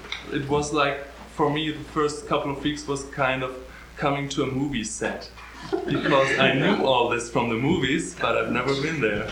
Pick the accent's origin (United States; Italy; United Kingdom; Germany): Germany; English is a second language; I grew up in West Germany